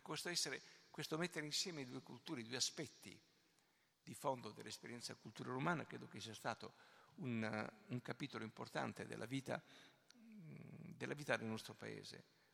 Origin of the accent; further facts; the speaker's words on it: Apulia, Italy; io sono pugliese, ho frequentato il liceo che era diretto, presieduto dal papà di Luciano Canfora